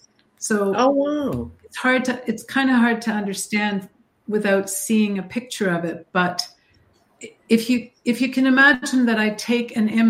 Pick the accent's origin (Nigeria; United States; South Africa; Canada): Canada; because I'm a Canadian artist, they wanted to have me do the show